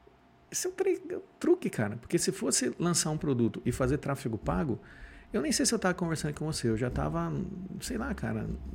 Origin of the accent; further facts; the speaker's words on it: Jaú, São Paulo, Brazil; Eu não chorei naquele momento porque eu sou de Jaú, lenhador e viking.